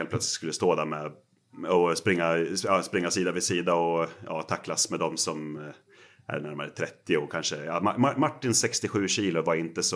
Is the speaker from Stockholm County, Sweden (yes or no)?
no; Gävle, Gävleborg County, Sweden; ett annat lag i samma stadsdel i Gävle där jag kommer ifrån